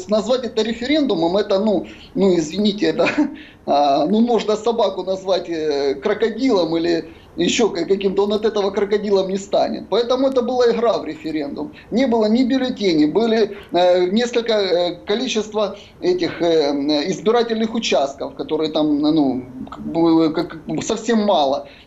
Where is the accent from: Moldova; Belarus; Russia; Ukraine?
Ukraine; Donetsk, Donetsk Oblast; я житель Донецка, я родился в Донецке, вырос в Донецке, я все видел своими глазами